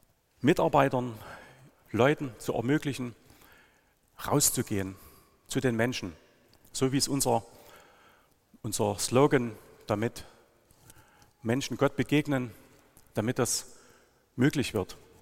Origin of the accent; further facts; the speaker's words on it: Schobau, Saxony, Germany; Ich komme ja aus dem Erzgebirge, ich bin in Schobau geboren, das ist hier gleich um die Ecke. Also ich hoffe, man versteht mich mit meinem Dialekt und ich kann einfach diesen Dialekt ja nicht so verstecken.